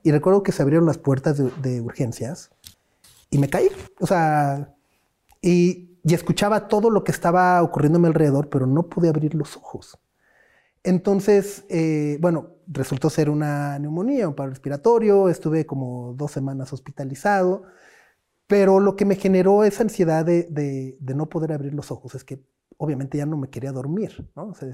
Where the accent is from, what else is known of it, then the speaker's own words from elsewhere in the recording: Mexico City, Mexico; born there; Toda mi familia de mi papá es de allá. Yo nací en la Ciudad de México y muchos veranos cuando era niño los pasé allá.